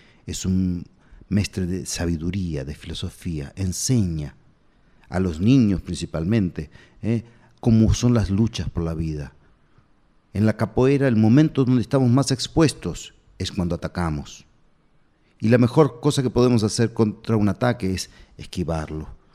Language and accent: Spanish; Argentina; now in Brazil; cuando llegué aquí a Bahía. Como todo argentino que llega aquí